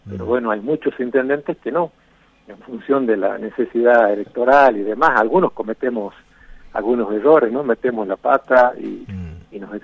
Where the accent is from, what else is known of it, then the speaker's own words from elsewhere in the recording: Argentina; No estoy hablando ya como como una cuestión partidaria, sino como argentinos